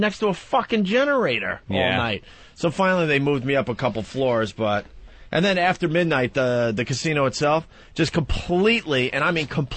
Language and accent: English; New York, United States; especially growing up on Long Island